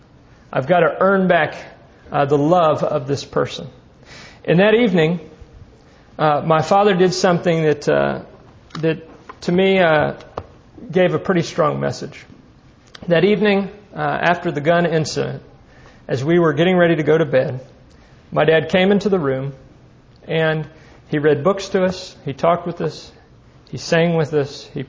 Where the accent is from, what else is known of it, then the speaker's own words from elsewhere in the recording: Texas, United States; We grew up in Texas, and so being a good father who buys what most people in Texas buy their two young boys.